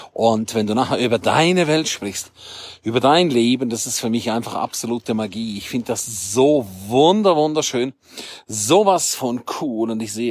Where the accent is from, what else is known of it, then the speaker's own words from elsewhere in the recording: Graubünden, Switzerland; first language Romansh; German is a second language; Bundi Bunan, das ist meine Muttersprache, Rätoromanisch, und heißt nichts anderes als guten Tag und ein schönes neues Jahr